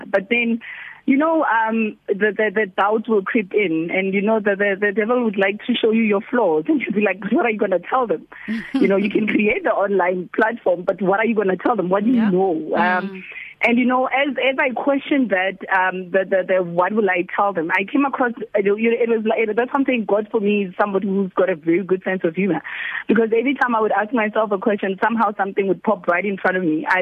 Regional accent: Pretoria, Gauteng, South Africa; I'm from Pretoria West in Atijo, single mother to two boys, aged 19 and 7. So I've been basically in Pretoria all my life.

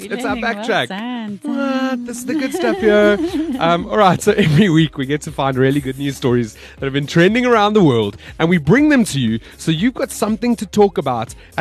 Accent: Johannesburg, Gauteng, South Africa; my hometown, Johannesburg

